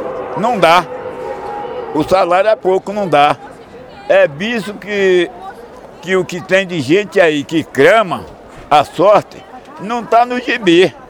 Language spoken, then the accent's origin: Portuguese; Feira de Santana, Bahia, Brazil; now in Vitória da Conquista, Brazil; Oi, eu sou de Feira de Santana, agora não conheço a cidade. Que eu nasci, da onde eu nasci para Feira de Santana, 22 quilômetros.